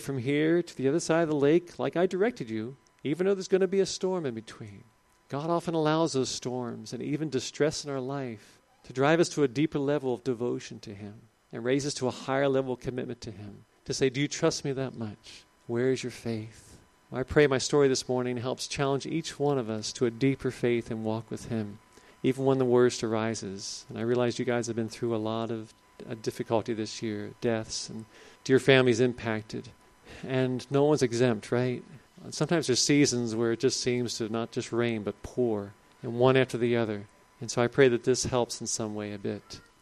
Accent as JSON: {"language": "English", "town": "Cincinnati", "region": "Ohio", "country": "United States", "tie": "born or raised there", "said": "And so I grew up there in Cincinnati, and I studied piano as a youngster at the conservatory of music."}